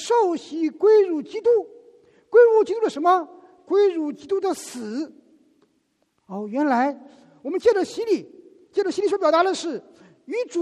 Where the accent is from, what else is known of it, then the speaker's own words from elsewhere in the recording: China; 哦，我们中国人怎么说，不能同年同月同日生